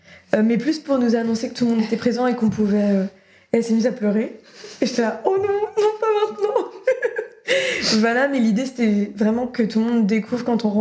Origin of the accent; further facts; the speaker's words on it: Rennes, Brittany, France; parce que je suis de Rennes